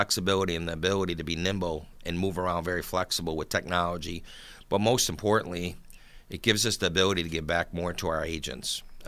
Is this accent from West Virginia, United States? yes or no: no; Buffalo, New York, United States; now in Hamburg, United States; Yes, I grew up in South Buffalo, right off of Seneca Street. And I lived there until I was about 30 years old. Then I moved out to Hamburg, and I've been out in Hamburg ever since. Born and raised.